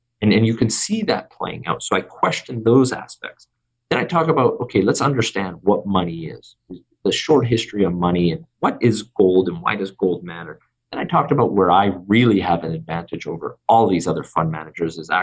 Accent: Canada; I'm Canadian

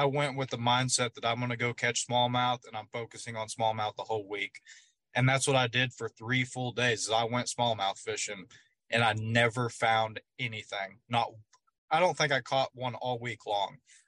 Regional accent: Oklahoma, United States; Like, I'm from Oklahoma here on Grand Lake

